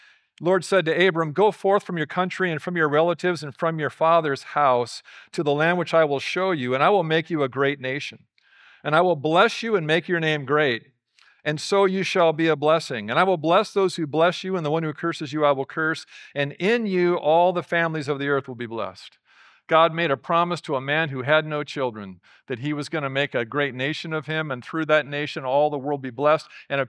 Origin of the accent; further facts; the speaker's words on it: Oregon, United States; moved away as an adult; I remember when I was just out of high school and I came down here from Oregon to go to Lagos Bible School.